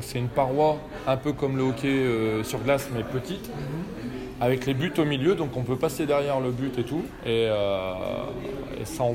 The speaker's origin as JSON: {"language": "French", "town": "Lille", "region": "Hauts-de-France", "country": "France", "said": "Donc je suis lillois"}